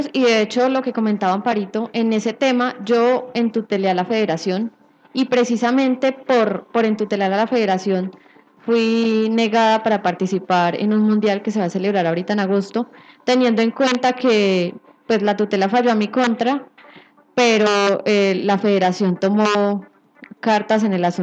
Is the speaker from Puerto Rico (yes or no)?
no; Calarcá, Quindío, Colombia; Del Quindío somos 3, pero de Calarca soy solamente yo.